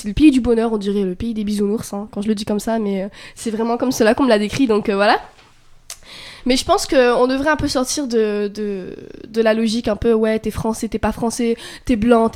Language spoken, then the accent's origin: French; France; born there; Enfin, je me sens française parce que je suis née en France.